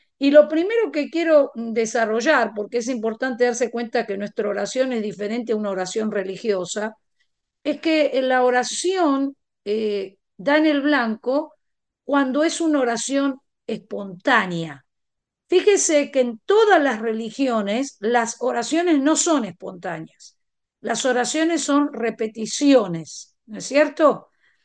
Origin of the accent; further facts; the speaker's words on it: Argentina; En mi país está lo que se llama la peregrinación a Luján, que es donde está el templo católico más grande de la Argentina.